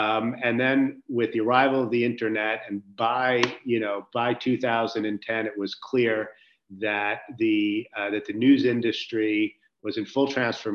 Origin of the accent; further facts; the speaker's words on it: United States; I'm American born and raised, and have been in the news business my whole career.